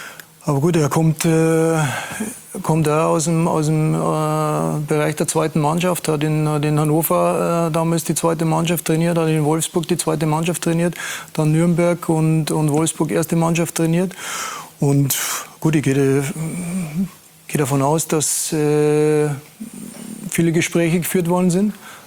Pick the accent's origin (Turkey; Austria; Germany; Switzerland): Austria; freuen wir uns natürlich auf alle Fälle als Österreicher